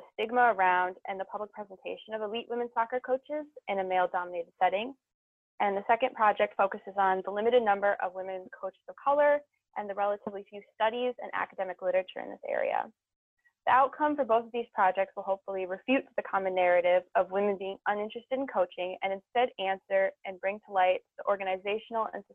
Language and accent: English; Minneapolis, Minnesota, United States; I'm from Minneapolis, Minnesota, and I am a rising freshman at McAllister College.